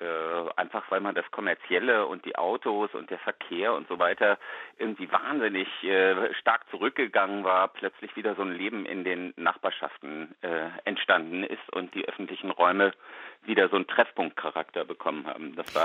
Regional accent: Essen, North Rhine-Westphalia, Germany; Und ich bin ja selbst in Essen aufgewachsen

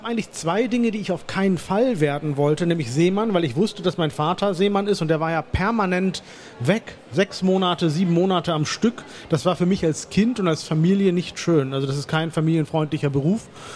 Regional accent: Oldenburg, Lower Saxony, Germany; born there; Ich bin in Deutschland geboren, in Oldenburg. Was soll ich denn sonst sprechen als Deutsch? Ich meine, Plattdeutsch, okay, Friesisch, das kann schon sein. Verstehe ich auch ein bisschen, ja, Plattdeutsch.

